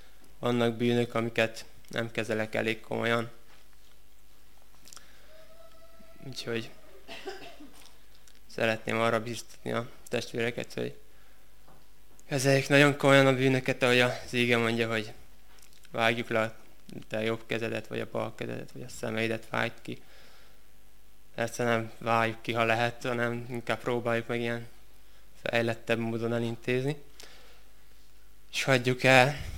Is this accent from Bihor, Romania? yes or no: no; Hadad, Satu Mare County, Romania; Hadadról jöttem már, páran ismernek. Itt dolgozok most a Szatmáron